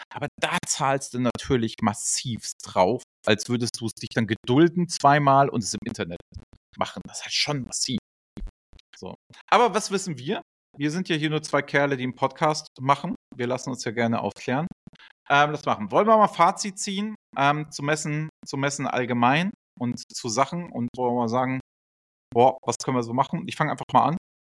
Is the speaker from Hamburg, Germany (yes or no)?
yes; Hamburg, Germany